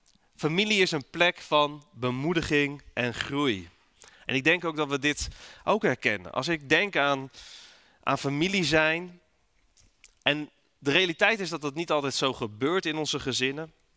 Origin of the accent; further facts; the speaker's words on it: Netherlands; En mag ik heel eerlijk zijn, daar zijn wij als Nederlanders niet zo goed in.